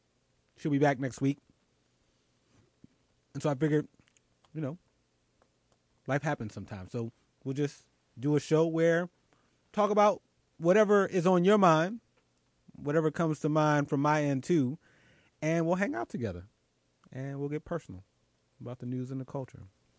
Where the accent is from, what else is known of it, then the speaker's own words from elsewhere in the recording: Philadelphia, Pennsylvania, United States; Shout out to the 76ers, my hometown.